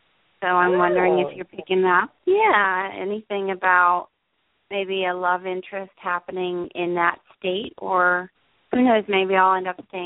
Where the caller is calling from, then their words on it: New Jersey, United States; in New Jersey.